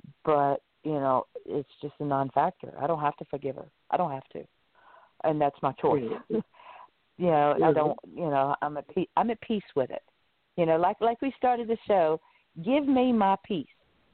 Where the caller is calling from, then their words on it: Florida, United States; I'm calling in from Florida.